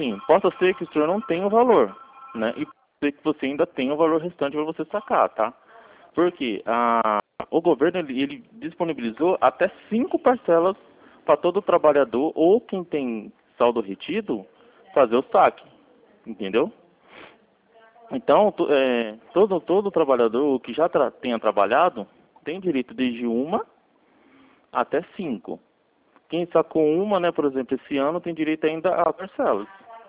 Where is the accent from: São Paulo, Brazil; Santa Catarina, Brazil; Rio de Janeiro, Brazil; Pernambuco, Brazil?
São Paulo, Brazil; Sou de São Paulo.